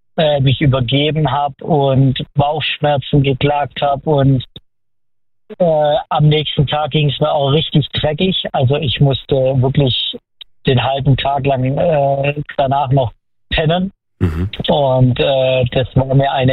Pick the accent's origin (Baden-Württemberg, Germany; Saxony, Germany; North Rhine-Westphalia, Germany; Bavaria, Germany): Baden-Württemberg, Germany; Calw; Aus Calw.